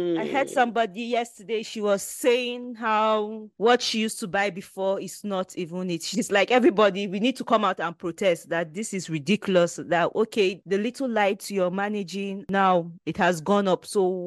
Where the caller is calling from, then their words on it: London, United Kingdom; I'm recording from the United Kingdom, London, to be